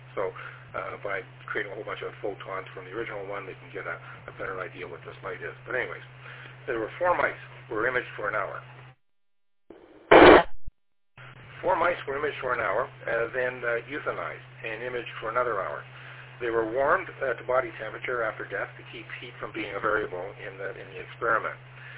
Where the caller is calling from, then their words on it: Toronto, Ontario, Canada; listening to Science and Tech Net, and I'm transmitting from Toronto, Ontario, Canada.